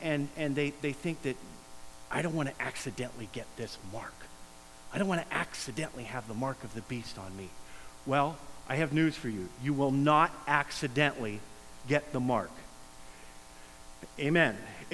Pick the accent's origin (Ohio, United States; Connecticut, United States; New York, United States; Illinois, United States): Ohio, United States; Pickerington; I grew up out in Pickerington, and when I grew up out there, there was nothing.